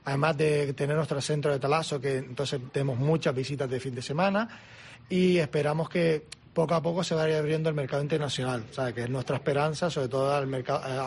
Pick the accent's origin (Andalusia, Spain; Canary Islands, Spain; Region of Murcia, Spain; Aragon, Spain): Canary Islands, Spain; Yo soy canario